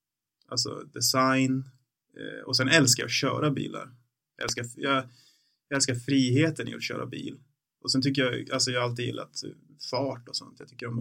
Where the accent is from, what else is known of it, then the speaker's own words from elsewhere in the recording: Bollnäs, Gävleborg County, Sweden; den finns fortfarande kvar i Bollnäs där jag växte upp.